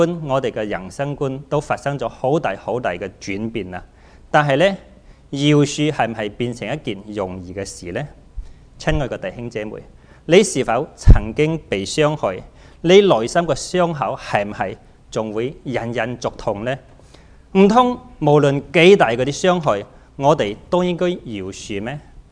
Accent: China; 作為一個中國人咧

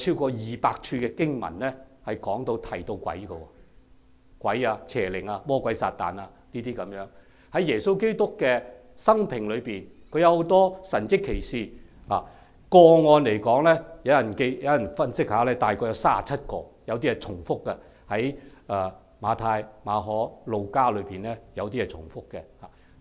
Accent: Shanghai, China; born there; 我在上海出世咧，我哋屋企有祖屋嘅

